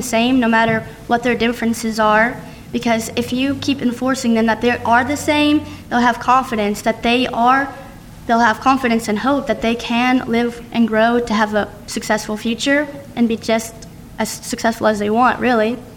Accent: Kentucky, United States; I grew up in Todd County, which is a generally small town in Kentucky, which you guys know because you live here too.

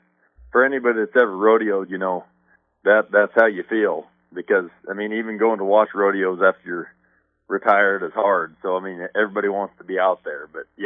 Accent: Moorcroft, Wyoming, United States; growing up in Moorcroft and kind of playing the Midwest and the West, we've seen some pretty gnarly storms.

